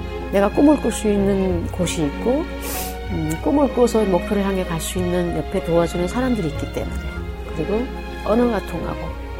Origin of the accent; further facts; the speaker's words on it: Chongjin, North Hamgyong, North Korea; accent: Hamgyong; also born or lived in Kimchaek; now in South Korea; 저희 함경도 출신이라서 함경도 이제 청진에서 왔기 때문에 그 김책에서 태어났고 또 청진에서 살기도 했어요. 그래서 그쪽에서 와서 굉장히 함경도 말투가 너무 심각했어요.